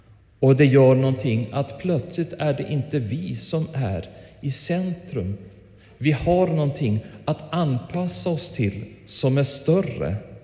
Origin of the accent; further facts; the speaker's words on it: Härnösand, Västernorrland County, Sweden; jag är uppvuxen i Härnösand och jag gillar vinter